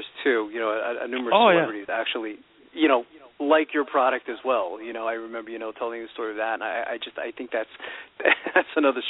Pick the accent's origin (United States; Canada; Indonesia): United States; Brooklyn, New York; I'm from Brooklyn as well, you know